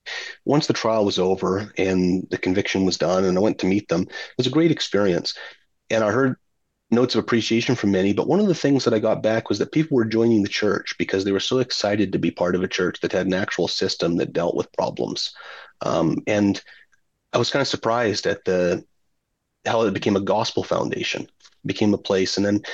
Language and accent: English; Alberta, Canada; I'm from Alberta.